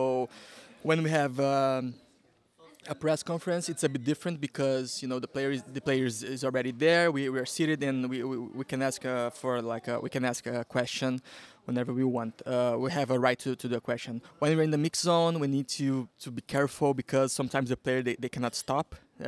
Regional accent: Brazil; moved away as an adult; now in Lisbon, Portugal; So I'm from Brazil, of course. My family is Portuguese. And I moved to Portugal in like 3 years ago.

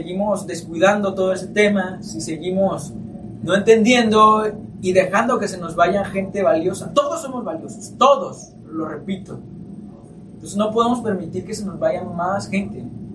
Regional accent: Mexico; así somos los seres humanos, así somos los mexicanos.

